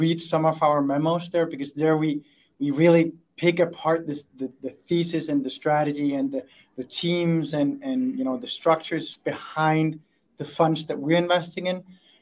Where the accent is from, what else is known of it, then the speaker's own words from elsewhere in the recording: Denmark; because I'm from Denmark